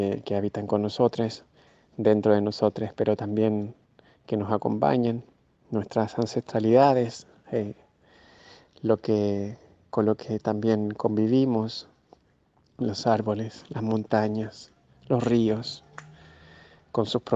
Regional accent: Chile; moved away; yo hace 4 años que salí de Gulumapu, de Chile.

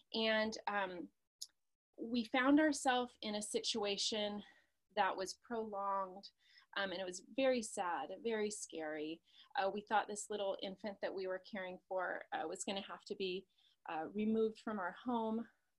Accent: California, United States; I'm from California.

